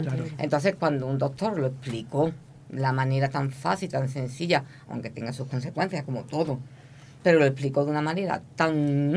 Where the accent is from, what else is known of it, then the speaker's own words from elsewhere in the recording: Casariche, Andalusia, Spain; porque yo soy de Casariche, pero vivo en Valdo la Toza, llevo 42 años allí.